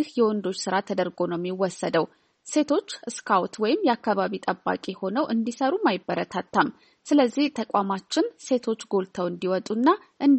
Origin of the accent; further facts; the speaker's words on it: Addis Ababa, Ethiopia; ያደግኩት አዲስ አበባ ውስጥ ነው፣ ግን ገና በልጅነቴ በሀገሬ መዞር በመቻሌ ትልቅ እድል ነበረኝ።